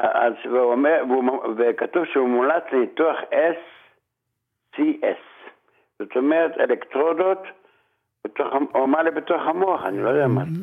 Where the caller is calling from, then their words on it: Bnei Brak, Tel Aviv District, Israel; אני מבני ברק.